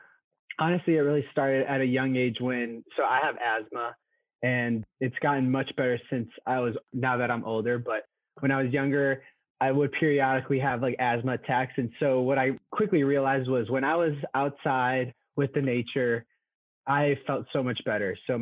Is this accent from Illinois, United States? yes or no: yes; Chicago, Illinois, United States; I'm from Chicago